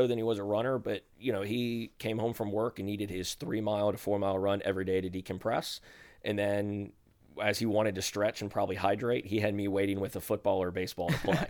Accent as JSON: {"language": "English", "town": "Birmingham", "region": "Alabama", "country": "United States", "tie": "born or raised there", "said": "born at home and then quickly after that moved to Birmingham and grew up in Birmingham."}